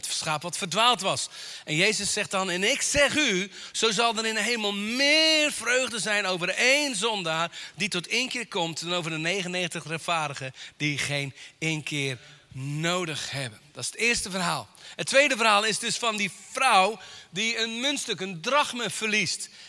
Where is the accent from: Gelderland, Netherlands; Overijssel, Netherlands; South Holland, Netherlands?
South Holland, Netherlands; Katwijk aan Zee; ik kom uit Katwijk aan Zee.